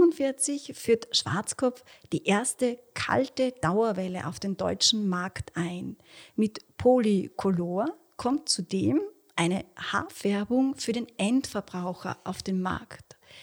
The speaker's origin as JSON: {"language": "German", "region": "Styria", "country": "Austria", "said": "Ja, ich komme aus der Südsteiermark, wo ich 20 Jahre lang als Friseurin gearbeitet und die Meisterprüfung 2003 gemacht habe."}